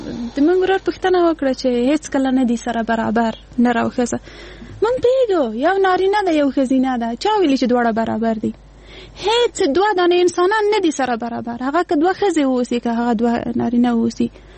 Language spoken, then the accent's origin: Pashto; Afghanistan